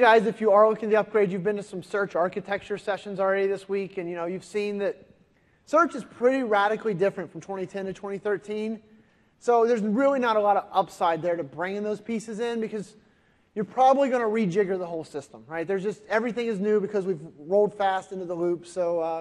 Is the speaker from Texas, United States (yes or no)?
no; Cincinnati, Ohio, United States; I am from Cincinnati, Ohio.